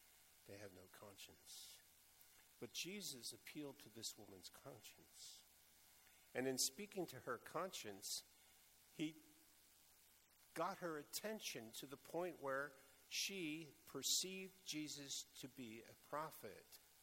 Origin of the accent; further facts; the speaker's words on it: Pennsylvania, United States; I grew up in Pennsylvania, and in Pennsylvania, if you lived together for 5 years, you could have what's called a common law marriage.